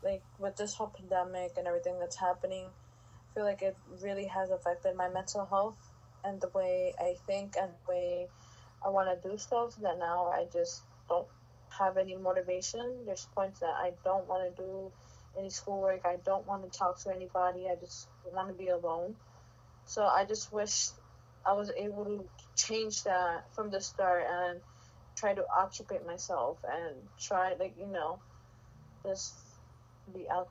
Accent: Queens, New York, United States; I am from Queens, New York, obviously. My family's from Mexico, the capital.

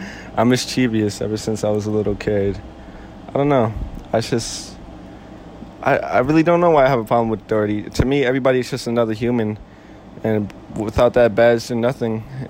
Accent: Queens, New York, United States; also born or lived in Manhattan; New York. No. Queens, New York. Born in Manhattan.

